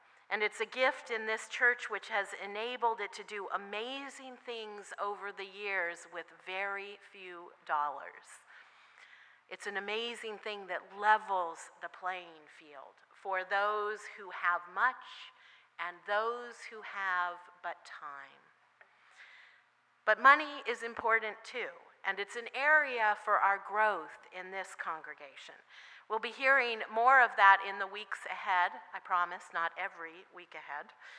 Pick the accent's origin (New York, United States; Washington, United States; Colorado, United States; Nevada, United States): Washington, United States; I grew up with that in Washington State